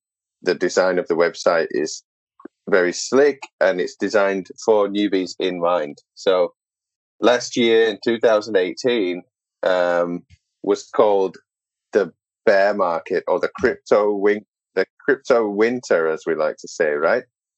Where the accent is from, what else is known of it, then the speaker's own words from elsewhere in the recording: United Kingdom; Well, I'm a Brit, so it's always a reminder